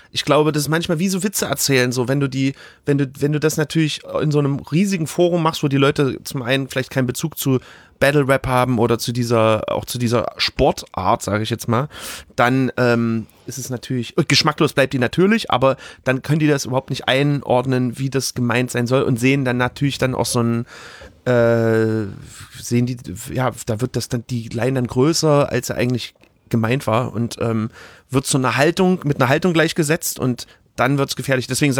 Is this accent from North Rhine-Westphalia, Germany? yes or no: no; Grünau, Saxony, Germany; ich bin ja in Grünau auch aufgewachsen.